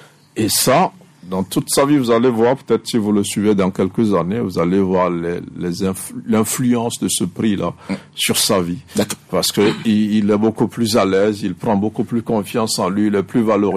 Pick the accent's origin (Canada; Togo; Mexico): Togo; nous sommes membres du Commonwealth, mais combien de Togolais parlent l'anglais?